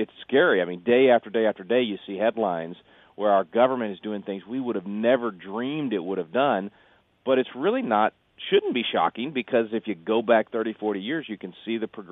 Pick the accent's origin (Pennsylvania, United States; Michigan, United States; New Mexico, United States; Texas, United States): Texas, United States; Unfortunately, as a Texan, I have to admit it was a Texan that caused that.